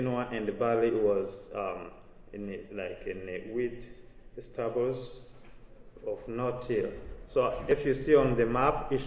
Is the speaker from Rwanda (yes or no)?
yes; Rwanda; now in United States; I'm originally from Rwanda, but a PhD student at Washington State University.